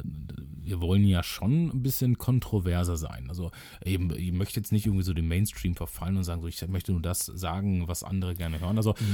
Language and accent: German; North Rhine-Westphalia, Germany; Ja, wir kommen ja aus dem Rheinland und da ist ja nun mal der Karneval sehr groß. Wir kommen auch aus der karnevalistischen Hochburg Raum Köln.